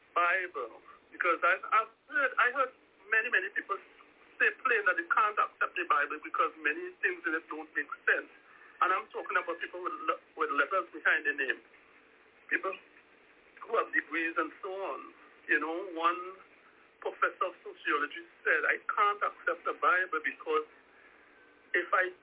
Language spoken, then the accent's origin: English; Trinidad & Tobago; from Trinidad and Tobago.